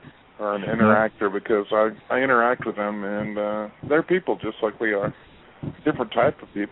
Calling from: Texas, United States; So, I'm in Texas.

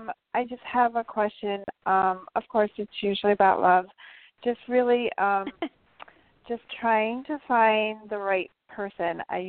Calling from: Albany, New York, United States; from Albany, New York.

